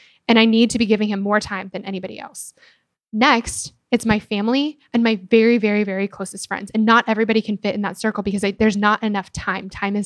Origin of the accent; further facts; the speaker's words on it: Denver, Colorado, United States; I'm from Denver. My family still lives there.